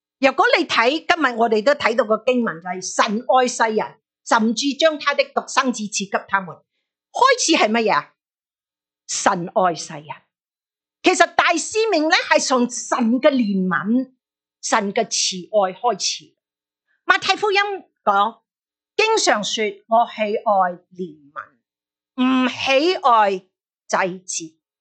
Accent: Malaysia; 我是马来西亚的华侨。那马来西亚的华侨的好处是什么呢？我们很小时候就转左面就讲马来话，转右边就讲广东话，

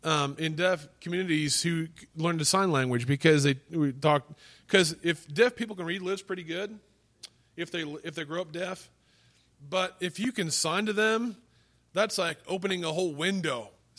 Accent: Illinois, United States; I grew up in Illinois. That's Midwest, and I didn't grow up in Texas.

